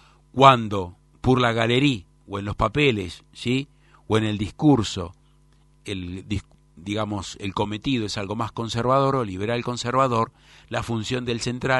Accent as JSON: {"language": "Spanish", "region": "Buenos Aires", "country": "Argentina", "tie": "born or raised there", "said": "soy tan argentino como el dulce de leche, de tercera o cuarta generación, tan porteño como el tango y nacido en el barrio de Palermo como Jorge Luis Borges."}